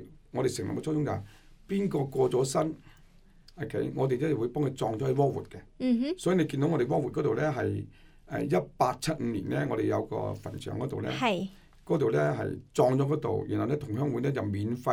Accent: Dongguan, Guangdong, China; 東莞，我哋東莞，我哋廣東人你知啦

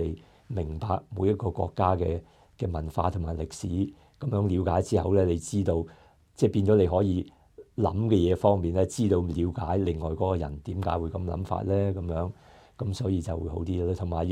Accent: Australia; 我哋都係澳洲人嚟嘅，咁樣我哋一齊喺呢度住。

